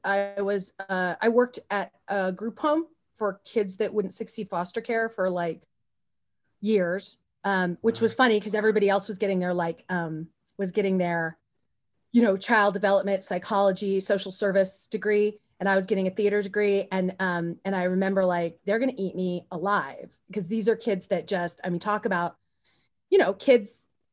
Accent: Porterville, California, United States; also born or lived in Pasadena; Well, I was born in Pasadena, and then I was raised in Portville, California, which is where Devin Nunes, it's the red part of California.

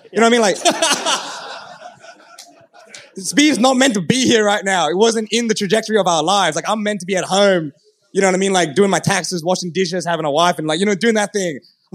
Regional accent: Sydney, New South Wales, Australia; We're from literally Sydney, Australia

